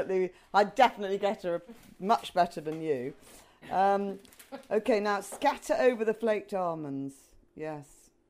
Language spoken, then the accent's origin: English; England, United Kingdom; I've been to Batewell. Okay. I'm English.